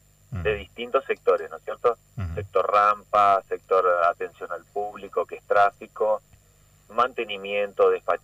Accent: Paraná, Entre Ríos, Argentina; la mayoría somos de acá, somos de Paraná, y hace 10 años que estamos trabajando.

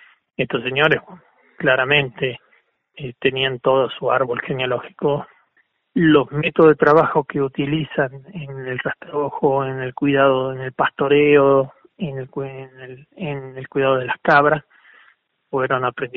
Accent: Argentina; así somos los argentinos

